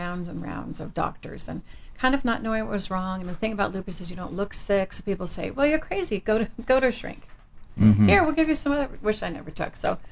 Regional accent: California, United States; growing up a Valley girl and having my … family and then being plucked up out of that family and plopped into Hollywood, into the Walton family.

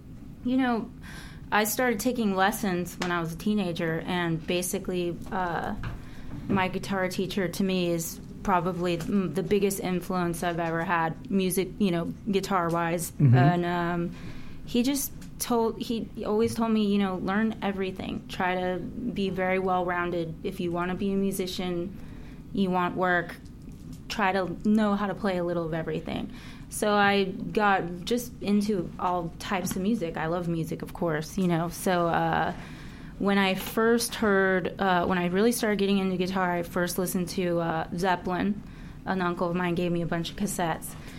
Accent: Rancho Cucamonga, California, United States; I grew up in Rancho Cucamonga, actually.

